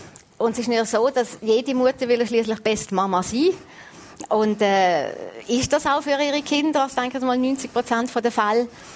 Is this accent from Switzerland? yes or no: yes; Basel, Basel-Stadt, Switzerland; als Baslerin